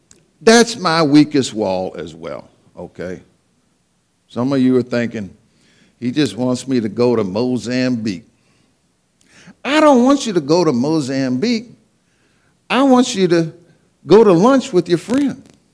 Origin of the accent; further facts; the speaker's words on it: Fluvanna, Virginia, United States; I'm from Fluvanna. We have to keep things simple.